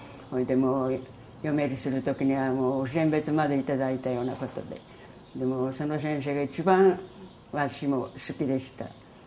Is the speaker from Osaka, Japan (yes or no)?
no; Saka, Hiroshima, Japan; 坂町で坂村でした、あの田舎でしたから。